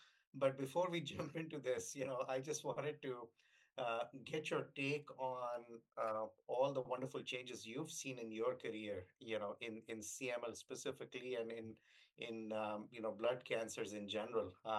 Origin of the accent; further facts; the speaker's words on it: Pakistan; I'm originally from Pakistan, and I was in med school back in the late 90s